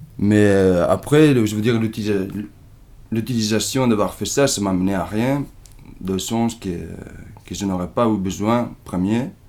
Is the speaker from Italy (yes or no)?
yes; Italy; now in Brussels, Belgium; je suis italien, j'habite à Saint-Gilles, à Bruxelles. Là, j'ai 31 ans